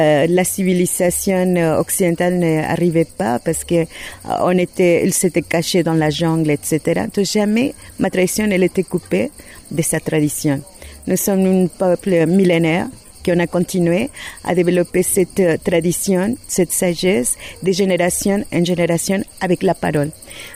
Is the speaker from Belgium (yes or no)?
no; southern Mexico, Mexico; French is a second language; Et ils me disent, tu es de où? Et je dis, Maya. Maya? Ils sont vivants, les Mayas?